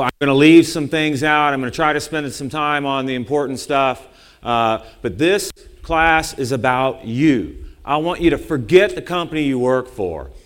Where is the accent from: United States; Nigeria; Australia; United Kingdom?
United States; I'm an American.